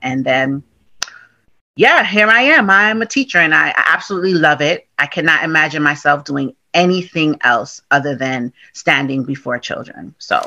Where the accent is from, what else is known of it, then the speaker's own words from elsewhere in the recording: Bronx, New York, United States; So I was born and raised in Bronx, New York by parents who were immigrants from the West Indies, the beautiful island of Jamaica.